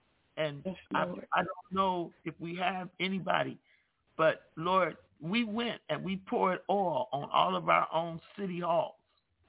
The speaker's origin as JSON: {"language": "English", "country": "United States", "said": "I can't, I'm an American citizen. I can't speak for Canada and Canadians."}